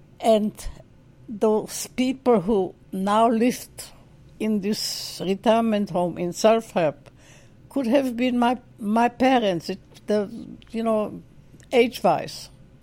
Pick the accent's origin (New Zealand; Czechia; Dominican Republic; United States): Czechia; and I am really from Czechoslovakia, I'm not from Germany